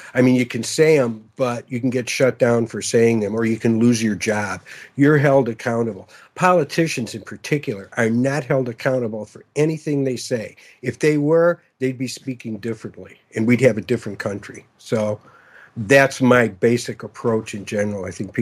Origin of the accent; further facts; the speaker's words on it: Chicago, Illinois, United States; Well, you know, I'm from Chicago originally. The vote early, vote often city.